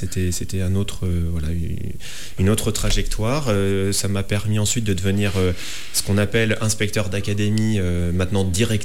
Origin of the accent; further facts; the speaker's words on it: Vivonne, Nouvelle-Aquitaine, France; now in Angoulins, France; picto-charentais pure souche. Mes racines sont vraiment implantées dans le Poitou. Je suis d'un petit village qui s'appelle Vivonne, dans la Vienne.